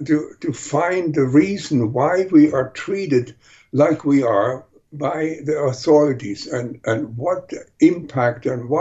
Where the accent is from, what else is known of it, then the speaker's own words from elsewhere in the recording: Germany; Yes, it was during the wartime. I remember quite a bit back to when I was under 3 years of age.